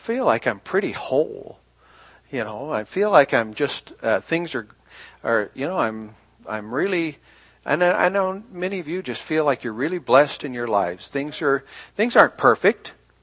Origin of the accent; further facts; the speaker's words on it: United States; I'm pretty rich. I'm an American.